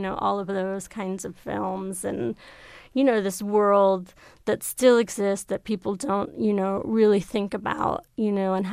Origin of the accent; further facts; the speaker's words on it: New York, United States; because I'm from New York and New York is just constantly changing. And my neighborhood that I grew up in is just no longer the neighborhood that I grew up in.